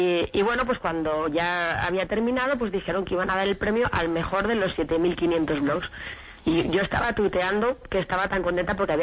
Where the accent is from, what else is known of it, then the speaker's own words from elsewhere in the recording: Belmonte, Castilla-La Mancha, Spain; Pues mira, yo soy de Belmonte, de Cuenca